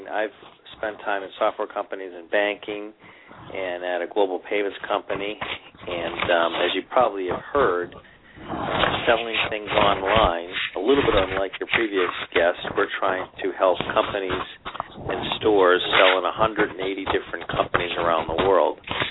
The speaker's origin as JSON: {"language": "English", "region": "Massachusetts", "country": "United States", "said": "Sure. Well, I'm from the Boston area, and I've spent the last 25 years in payments"}